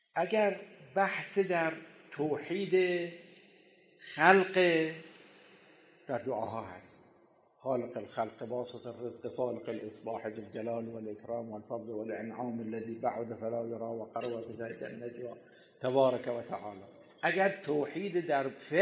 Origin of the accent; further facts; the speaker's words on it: Karbala, Karbala Governorate, Iraq; اول که ما کربلا مشرف بودیم در ایام جوانی و نوجوانی و بچگیمون، این توی بازارهای کربلا، این بازار زینبیه، بازار قبله، بازار وامفاده، بازاری که در کربلا بود